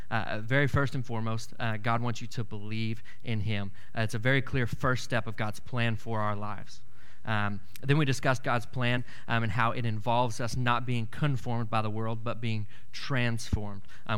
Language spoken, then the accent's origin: English; Brownwood, Texas, United States; I'm from Brownwood. I live there.